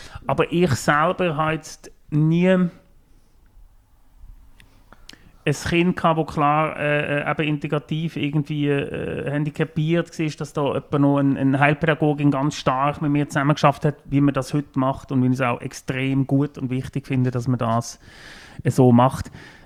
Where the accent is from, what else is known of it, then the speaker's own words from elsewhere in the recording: Switzerland; now in Berlin, Germany; Ich bin halber Deutsche, ich habe die Schweizer Staatsbürgerschaft abgegeben quasi.